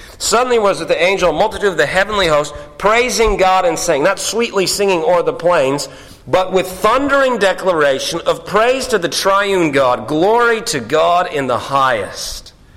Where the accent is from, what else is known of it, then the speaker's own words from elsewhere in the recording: Ontario, Canada; I grew up in Ontario.